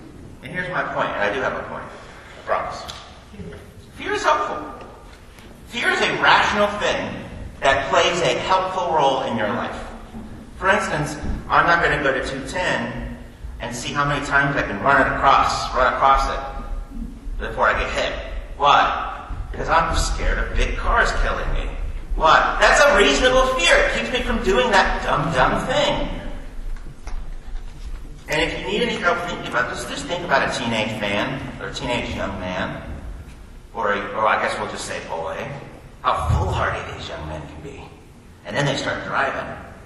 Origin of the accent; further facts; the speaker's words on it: United States; As an American, I'm proud of this chart